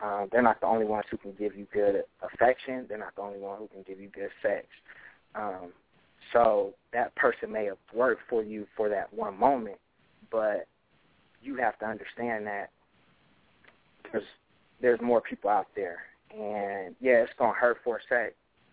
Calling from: Dallas, Texas, United States; I'm calling from Dallas, Texas.

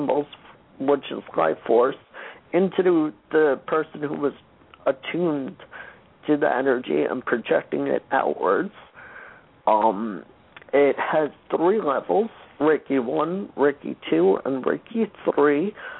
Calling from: New York, United States; New York.

